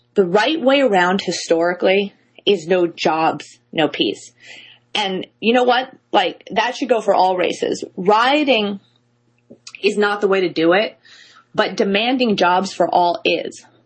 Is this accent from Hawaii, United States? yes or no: no; New York City, New York, United States; I grew up in New York City